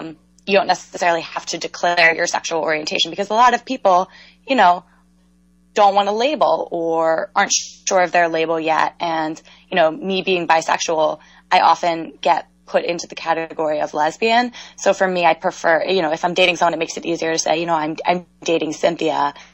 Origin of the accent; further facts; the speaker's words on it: Pennsylvania, United States; So I'm from Pennsylvania, okay. Pennsylvania native, Philly suburbs. It's called Bucks County.